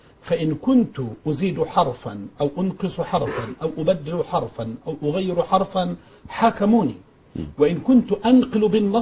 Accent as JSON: {"language": "Arabic", "country": "Egypt", "said": "كمذهب خامس عندنا في مصر"}